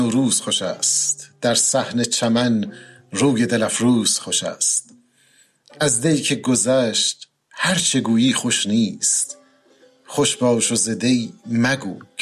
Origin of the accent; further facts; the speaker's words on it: Iran; خب همه ما ایرانی هستیم و این جشن رو جشن می‌گیریم